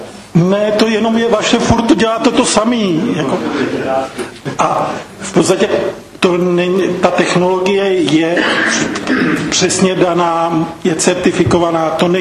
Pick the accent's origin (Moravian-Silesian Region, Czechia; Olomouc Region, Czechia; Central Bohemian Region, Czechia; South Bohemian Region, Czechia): South Bohemian Region, Czechia; Strakonice; No bydlel, nebojte se, já jsem tady od narození ve Strachonicích.